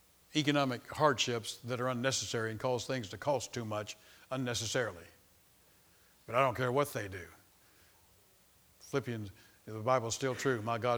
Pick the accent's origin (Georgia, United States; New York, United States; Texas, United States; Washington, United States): Georgia, United States; Macon; born there; Macon, Georgia. I was born in Macon, Georgia.